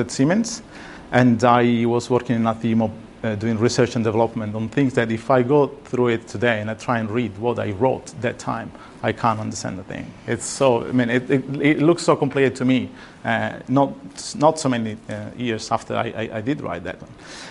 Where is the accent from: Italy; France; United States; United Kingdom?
Italy; Sicily; I was born in Italy, and that's where I'm from, and that's where I studied for many years. And I had a master's degree in the University in Sicily in electronics engineering.